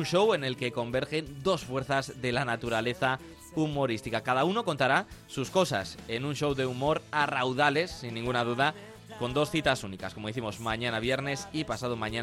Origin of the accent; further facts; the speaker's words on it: Bilbao, Basque Country, Spain; ¿por qué no?, que somos de Bilbao.